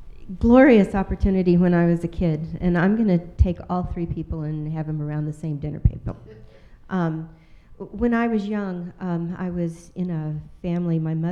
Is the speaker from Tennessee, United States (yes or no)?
yes; Oak Ridge, Tennessee, United States; I was raised in Oak Ridge, Tennessee